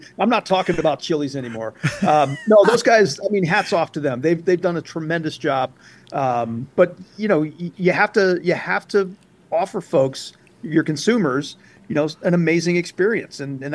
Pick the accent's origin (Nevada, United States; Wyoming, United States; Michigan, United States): Michigan, United States; Flint; I grew up in Flint, Michigan.